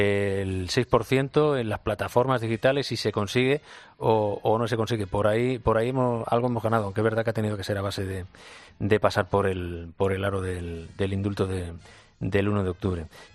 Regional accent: Catalonia, Spain; el problema que tenemos los que somos catalanes

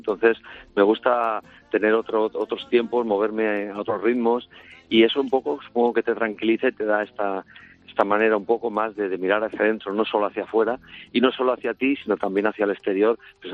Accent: Spain; Soy un español medio, digamos.

